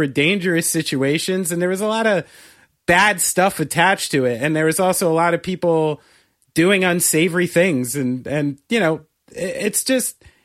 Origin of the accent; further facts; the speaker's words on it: New Jersey, United States; You know, I'm from Central Jersey. I barely knew this place existed